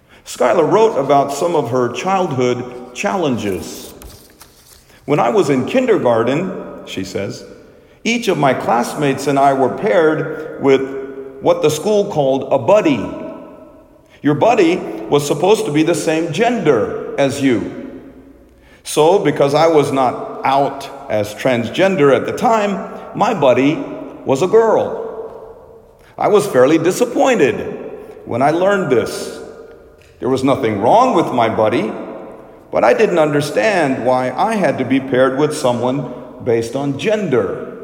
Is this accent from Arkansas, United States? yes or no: yes; Little Rock, Arkansas, United States; when I was growing up in Little Rock, there was a Mexican restaurant called El Chico down the street.